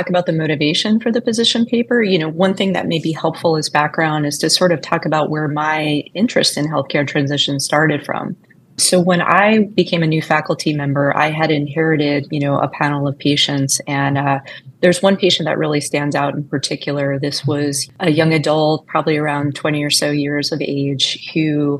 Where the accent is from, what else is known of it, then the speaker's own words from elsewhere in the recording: Long Island, New York, United States; I grew up in Long Island, so I'm a little bit partial to the South Shore.